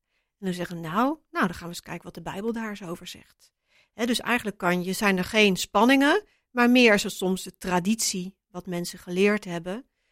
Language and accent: Dutch; Netherlands; hoe wij als Nederlanders reageren op onderwerpen